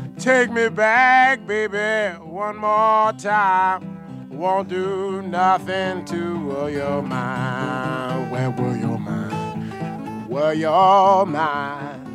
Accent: Denver, Colorado, United States; Well, yeah, usually the perception is that I'm from the South, although I was born in the West, and my family is all from the South. I mean, my roots aren't in the West, they're all in the South, but I was raised out West.

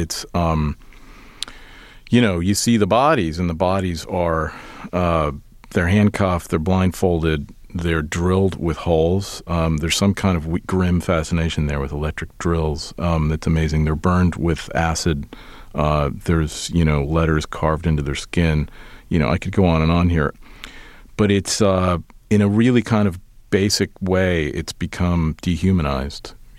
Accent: United States; I mean, I'm an American male and I look very American.

